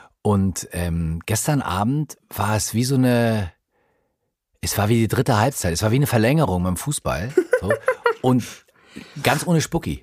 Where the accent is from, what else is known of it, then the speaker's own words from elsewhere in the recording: Bavaria, Germany; Ich bin aus Franken dann. Ich liebe es so, weil ich ja das R so gerne rolle.